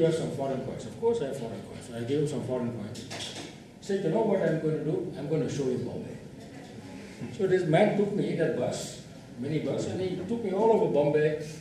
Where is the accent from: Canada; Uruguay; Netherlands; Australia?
Netherlands; moved away as an adult; now in India; I come from Holland